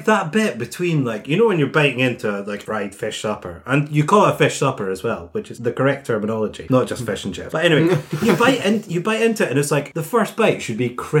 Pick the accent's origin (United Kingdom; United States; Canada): United Kingdom; Scotland; But I'm going to make this slightly better for us as Scottish people to make it a bit more difficult.